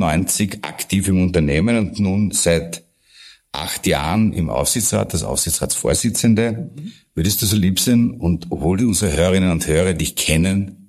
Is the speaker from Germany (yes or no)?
no; Villach, Carinthia, Austria; born there; Als gebürtiger Villacher sind mir Geselligkeit und Familiensinn quasi in die Wiege gelegt.